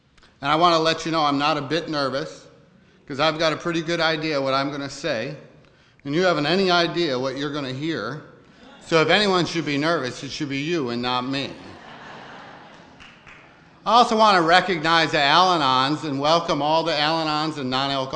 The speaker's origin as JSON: {"language": "English", "town": "Chandler", "region": "Arizona", "country": "United States", "said": "I'm coming from Chandler, Arizona. Our weather's a lot like yours. It's very consistent. And Chandler's outside of Phoenix."}